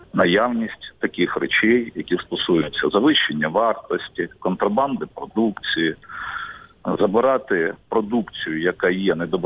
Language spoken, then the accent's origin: Ukrainian; Zaporizhzhia, Zaporizhzhia Oblast, Ukraine; в моєму рідному Запоріжжі